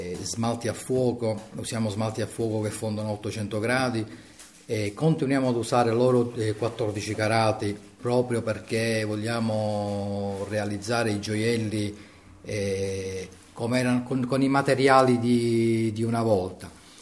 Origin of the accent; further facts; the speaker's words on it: Palermo, Sicily, Italy; Allora, papà viene da una famiglia di artigiani orafi e noi siamo palermitani, non siamo di Piana.